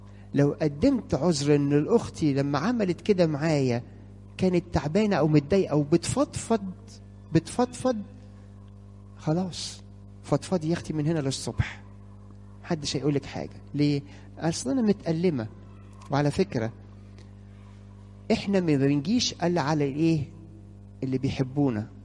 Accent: Egypt; احنا كمصريين حتى عشان برضو ما تحسيش

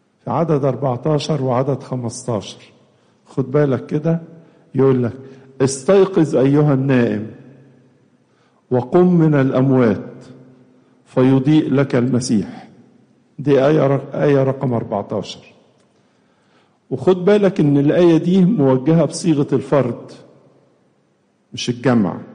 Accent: Egypt; وكمان إحنا في مدينة تحمل لقب هام لنا كلنا كمصريين

